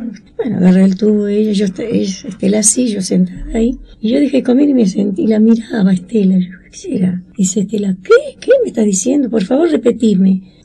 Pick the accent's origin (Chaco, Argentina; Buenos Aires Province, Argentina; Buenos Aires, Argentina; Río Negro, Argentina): Chaco, Argentina; Y llamé a mis hermanas, yo soy del Chaco.